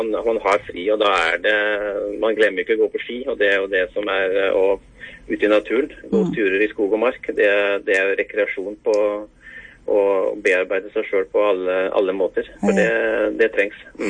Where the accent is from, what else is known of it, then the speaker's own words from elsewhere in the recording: Vestland, Norway; når jeg er hjemme i Sogn, spesielt på sommeren, så må jeg på Molden for å få med meg det